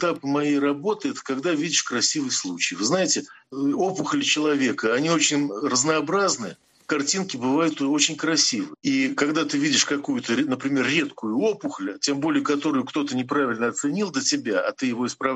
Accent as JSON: {"language": "Russian", "region": "Primorsky Krai", "country": "Russia", "tie": "born or raised there", "said": "Я же вам сказал, что я вырос в Приморье."}